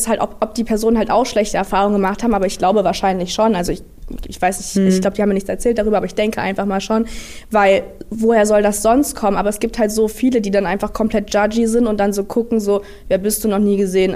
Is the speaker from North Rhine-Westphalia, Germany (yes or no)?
no; Gera, Thuringia, Germany; Ich glaube, das ist der Gera-Flavor, weil wir kommen ja beide aus Gera.